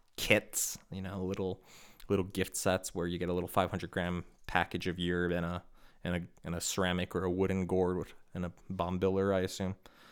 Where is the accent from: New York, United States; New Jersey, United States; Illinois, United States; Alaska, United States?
Illinois, United States; Chicago; And I grew up in Chicago, which has the second highest concentration of Polish people outside of Poland.